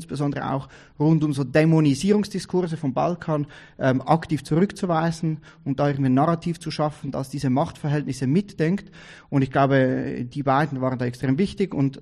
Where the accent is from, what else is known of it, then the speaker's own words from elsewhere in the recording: Switzerland; Wie ihr hört, ich bin aus der Schweiz, und ich versuche so gut wie möglich Hochdeutsch zu sprechen.